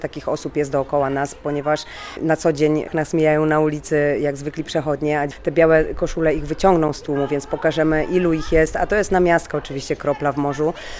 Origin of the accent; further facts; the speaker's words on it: Skierniewice, Łódź Voivodeship, Poland; Ja jestem ze Skierniewic